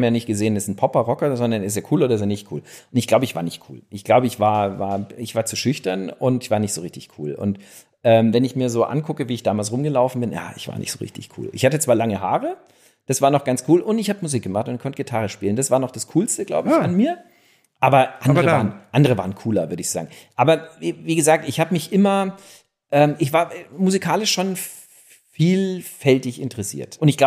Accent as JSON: {"language": "German", "town": "Munich", "region": "Bavaria", "country": "Germany", "tie": "born there", "said": "Ich bin ja in München geboren"}